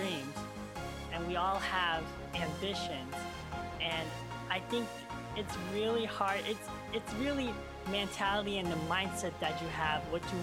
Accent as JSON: {"language": "English", "region": "Oregon", "country": "United States", "tie": "born or raised there", "also_born_or_lived": "Marshall Islands", "said": "I was born in the Marshall Islands, and I was adopted from my incredible parents … And I lived here in Oregon ever since."}